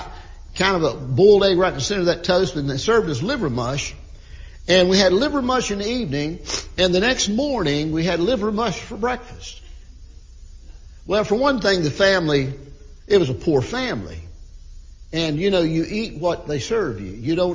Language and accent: English; United States; You know, we as American people, we sort of have what we call breakfast foods, lunch foods, and supper foods.